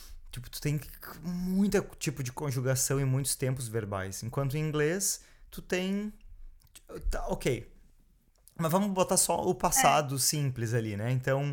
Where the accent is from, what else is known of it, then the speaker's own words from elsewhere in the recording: Rio Grande do Sul, Brazil; accent: gaúcho; eu perdi o meu sotaque gaúcho. Não é que eu tenha pego dos outros, mas meio que o meu neutralizou